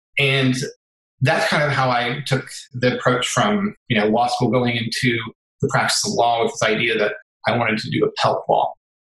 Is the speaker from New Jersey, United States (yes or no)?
no; Round Rock, Texas, United States; also born or lived in Austin; I was born in Austin, raised in Round Rock. I moved to San Antonio for college. I went to Trinity University